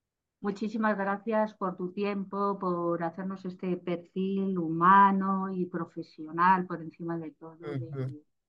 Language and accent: Spanish; Salamanca, Castile and León, Spain; Yo que soy de Salamanca